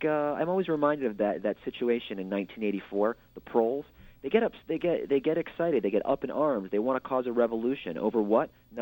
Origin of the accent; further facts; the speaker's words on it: New York, United States; I'm a New Yorker, and, you know, I was raised here and bred here and born here.